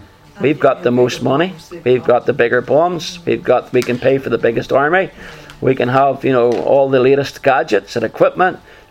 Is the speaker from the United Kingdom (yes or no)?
yes; Northern Ireland, United Kingdom; we grew up in Northern Ireland, Hazel